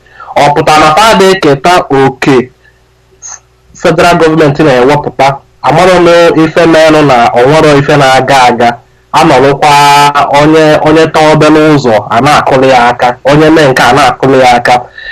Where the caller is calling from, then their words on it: Stockholm, Stockholm County, Sweden; I'm calling from Stockholm.